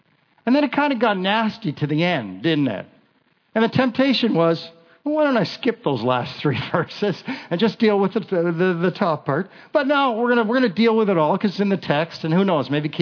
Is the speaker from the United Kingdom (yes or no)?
no; Kitchener, Ontario, Canada; moved away as an adult; now in Calgary, Canada; Now, I grew up down east, Kitchener, Ontario. That's where I was born and raised.